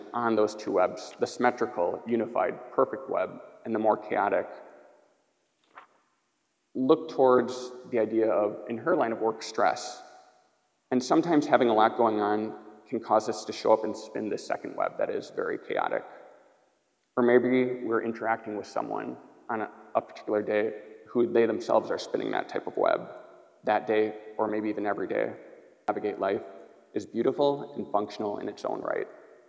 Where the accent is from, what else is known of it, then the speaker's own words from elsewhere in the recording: Greendale, Wisconsin, United States; I grew up around Milwaukee, Greendale, which is a suburb of Milwaukee.